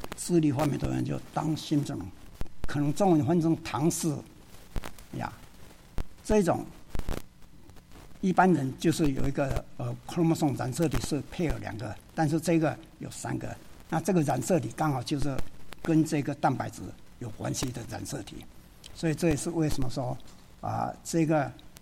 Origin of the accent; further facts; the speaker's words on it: southern Taiwan, Taiwan; accent: Taiwanese Mandarin; 通常他们都会笑我说讲的话就是台湾国语，那确实是这样，因为从小就我是台湾南部啊，南部人的讲的国语就是不像说台北就比较像标准的北京话一样啊呀。